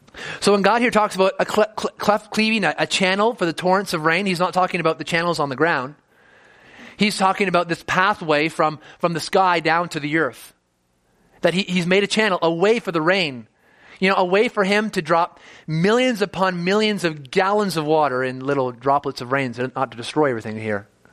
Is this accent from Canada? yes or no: yes; Ontario, Canada; now in Calgary, Canada; I grew up in Ontario, so I knew a little bit about snow